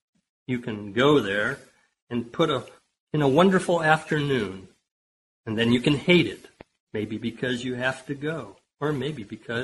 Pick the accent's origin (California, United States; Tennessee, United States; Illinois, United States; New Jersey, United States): California, United States; moved away as an adult; also born or lived in Alaska / Washington / Colorado; I'm a resident of Santa Rosa, California. I was raised in the Bay Area, and after the 60s, moved to Alaska and then Washington, and later I followed a Tibetan Buddhist path to Colorado.